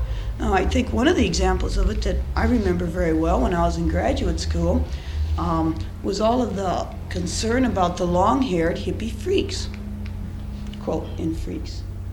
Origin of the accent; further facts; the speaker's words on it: Wilbur, Nebraska, United States; moved away; I was raised in Wilbur, Nebraska. And Wilbur's a small, great big metropolis of 1,360 people.